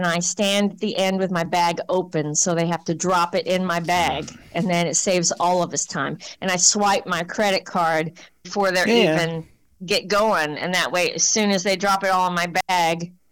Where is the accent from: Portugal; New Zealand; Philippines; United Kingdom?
United Kingdom; England; I'm from England